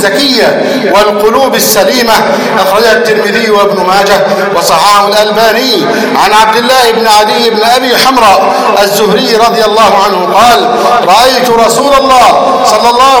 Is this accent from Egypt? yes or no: yes; Egypt; أن يحفظ بلدنا مصر